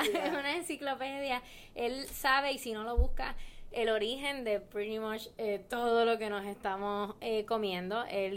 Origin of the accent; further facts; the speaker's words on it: Puerto Rico; por lo menos en comida nosotros sabemos que somos boricuas